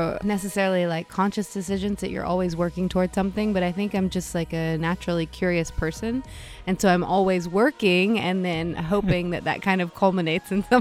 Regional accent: Appalachia, United States; I mean, I grew up in the mountains. I'm from Appalachia.

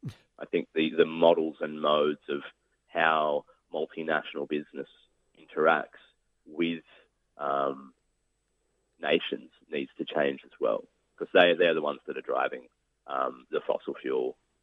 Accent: Newcastle, New South Wales, Australia; I'm from Newcastle. I live in the biggest coal port in the world.

